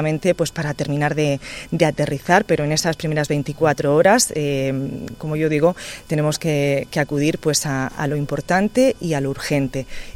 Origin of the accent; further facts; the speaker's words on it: Lobosillo, Region of Murcia, Spain; yo soy de Lobosillo. Lobosillo es, como sabéis, una pedanía que pertenece a Murcia, pero está ubicada en el campo de Cartagena.